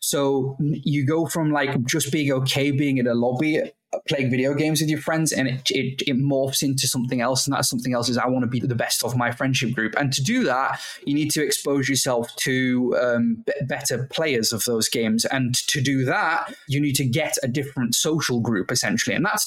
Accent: Kendal, North West England, United Kingdom; I am from Kendal, Cumbria, the Lake District up in the northwest of England. I'm 30 years old.

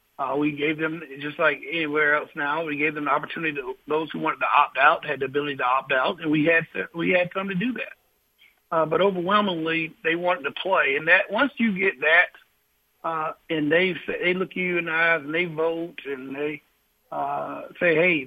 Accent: South Carolina, United States; I know some words that I never knew before growing up in South Carolina and never planned on hearing.

